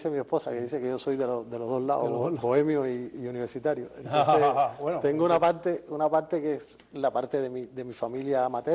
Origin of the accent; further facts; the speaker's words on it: Havana, Cuba; Nací en Pedao, me crié entre el Casino Deportivo de la Víbora. Estudié en el Pre de la Víbora.